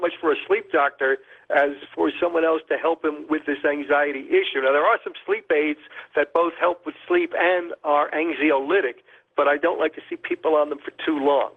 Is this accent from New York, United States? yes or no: yes; New York City, New York, United States; although I was growing up in New York City at the time